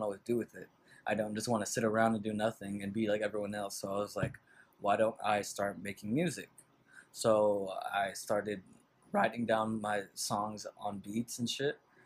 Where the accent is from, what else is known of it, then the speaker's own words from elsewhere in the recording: Bakersfield, California, United States; also born or lived in Mission Hills; I was born in Mission Hills, raised in Bakersfield, California.